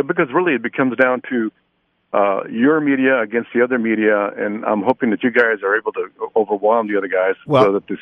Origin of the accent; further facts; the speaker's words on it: El Paso, Texas, United States; I grew up here in El Paso, and I grew up, my I'm half Native American and half Mexican.